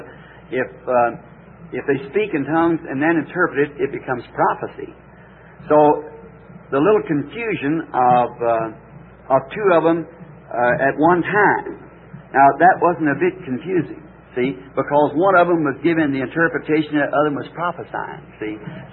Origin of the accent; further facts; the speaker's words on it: Ireland; Of course, being Irish, my people are Catholic.